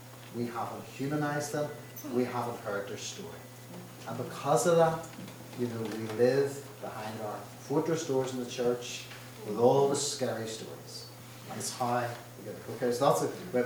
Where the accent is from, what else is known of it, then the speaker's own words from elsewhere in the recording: Northern Ireland, United Kingdom; as a teenager growing up in Northern Ireland